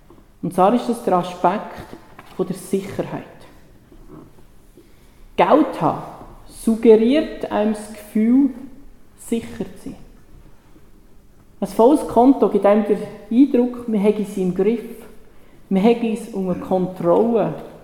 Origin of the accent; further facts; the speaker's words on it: Switzerland; Den könnte man als Schweizer auch auslassen